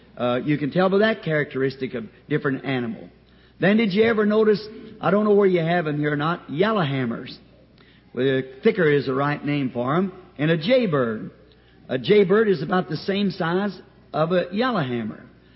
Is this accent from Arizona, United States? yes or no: yes; Tucson, Arizona, United States; I come from Tucson, where it's really good and dry